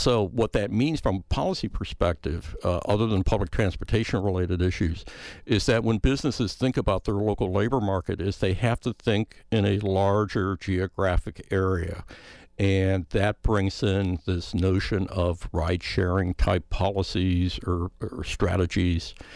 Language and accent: English; Illinois, United States; I grew up in the Chicagoland area, and my dad commuted 30 miles to work every day.